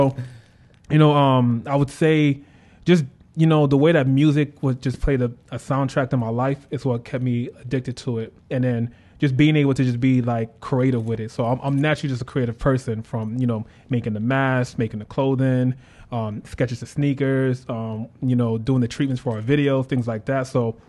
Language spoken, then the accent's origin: English; New York, United States; now in Tampa, United States; No, I'm from New York.